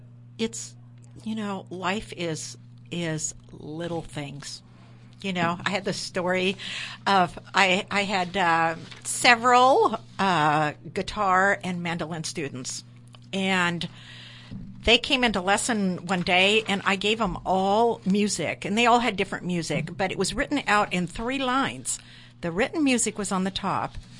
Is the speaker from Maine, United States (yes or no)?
yes; Maine, United States; born there; My mom, I was born in Maine, my brother and I, and we were 9 months apart.